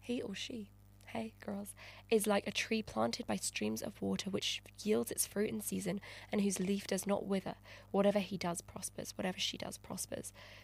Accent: London, United Kingdom; I am a small town girl, I am from London

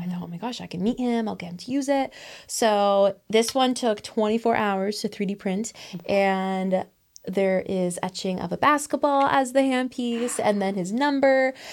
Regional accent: Hamilton, Ontario, Canada; he actually asked me, where are you from? And then I said, Hamilton. And I hope Shaq knows where Hamilton is. I hope I put Hamilton on the map for him.

